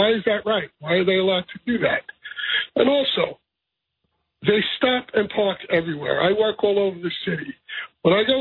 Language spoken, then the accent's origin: English; Manhattan, New York, United States; I'm not a tourist. I was born and raised in Manhattan.